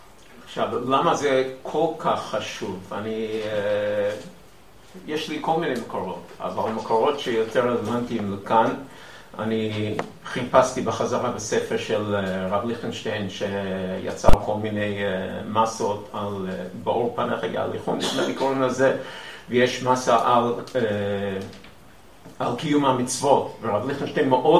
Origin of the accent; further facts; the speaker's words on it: Queens, New York, United States; now in Israel; נולדתי דתי, גדלתי דתי, הייתי בבית ספר יסודי או ישיבה ישיבת פרס מושה, שזה קשור קצת לעולם החרדי, אבל יותר מצד הרבנים, פחות מצד הקליינטל בקווינס